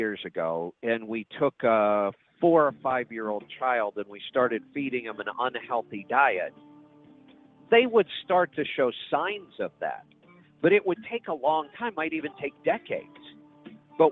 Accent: Ohio, United States; I mean, you and I grew up in Ohio, and it was that typical Midwestern, you know, you're not near fresh seafood

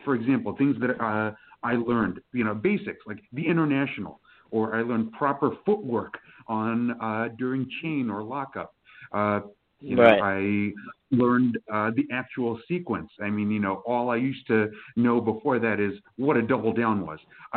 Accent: New York City, New York, United States; moved away as an adult; Like moving 1,000 miles away from home because I'm originally from New York City.

